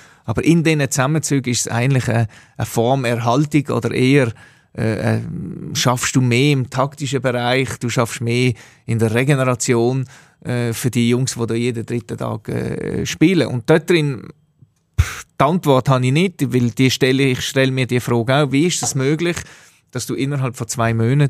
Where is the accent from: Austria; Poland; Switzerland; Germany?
Switzerland